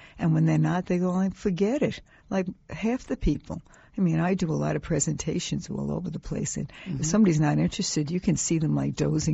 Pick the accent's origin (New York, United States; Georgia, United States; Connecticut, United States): New York, United States; I come from New York and we had the New York State Regents